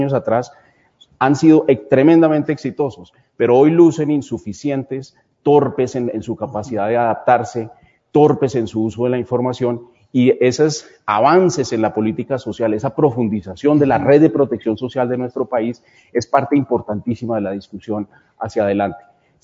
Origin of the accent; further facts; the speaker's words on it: Colombia; a mí me da mucho orgullo como colombiano tener ese equipo de gente